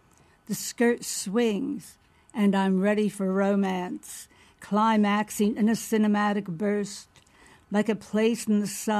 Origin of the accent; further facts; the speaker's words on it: Newburgh, New York, United States; I might preface it by saying that I grew up in Newburgh, New York, and I felt that I was taking all my lessons from life from the movies.